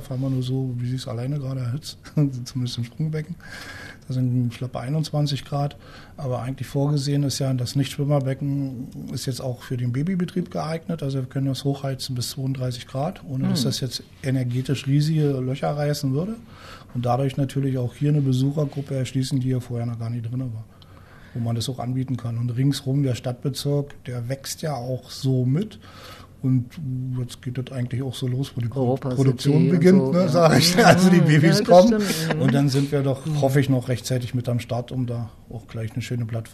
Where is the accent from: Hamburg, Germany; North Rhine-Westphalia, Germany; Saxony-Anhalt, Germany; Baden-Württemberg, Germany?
Saxony-Anhalt, Germany; Wittenberg; now in Berlin, Germany; Lutherstadt Wittenberg eigentlich.